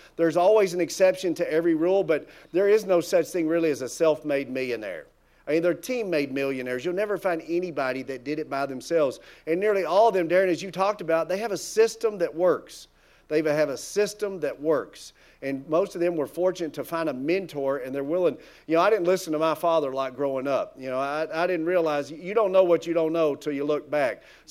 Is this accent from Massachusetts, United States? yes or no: no; Tennessee, United States; I'm from Tennessee and I'm not great with math.